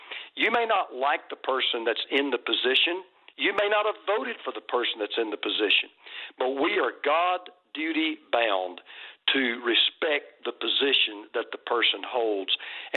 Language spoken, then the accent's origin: English; Deep South, United States; I grew up in the Deep South, Susie, and it may be old-fashioned, but I was raised by my mom and dad to say yes, sir, and no, sir